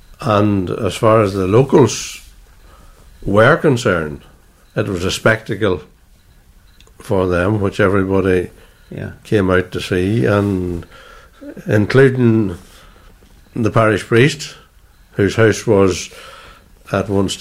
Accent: Northern Ireland, United Kingdom; Well, I'm an Ulster man.

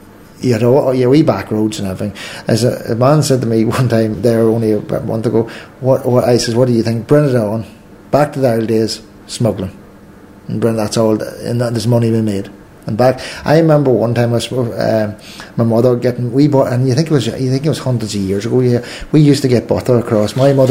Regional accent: Ireland; I find Irish British, because all is now. They call me. You know, they used to call me the Southern Protestant.

